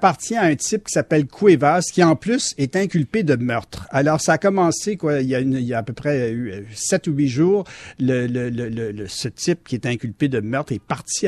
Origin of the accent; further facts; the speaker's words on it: Quebec City, Quebec, Canada; Je me rappelle dans mon enfance à Québec, à Sillery, on avait retrouvé un tigre dans une maison.